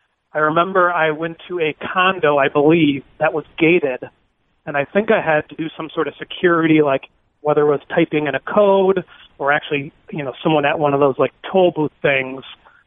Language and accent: English; Michigan, United States; also born or lived in Florida; So I lived in Florida. … from Michigan. I lived in Florida around 2011